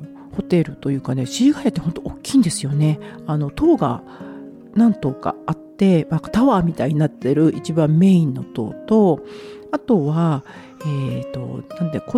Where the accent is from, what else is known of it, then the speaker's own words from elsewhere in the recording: Okayama, Japan; さすがにね私岡山県出身でございますので、やはりこの時期一番美味しいのは白桃ですよね。